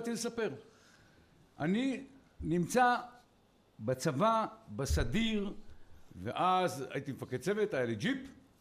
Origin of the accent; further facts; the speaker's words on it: Dan, Northern District, Israel; כל חיי גדלתי ליד תל הזיזיאת, מתחתיו